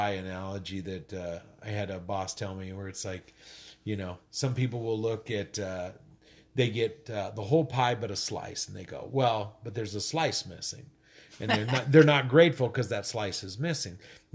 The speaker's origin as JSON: {"language": "English", "region": "Northwest", "country": "United States", "also_born_or_lived": "Missouri", "said": "Other than that, I know coffee. I'm from the Northwest."}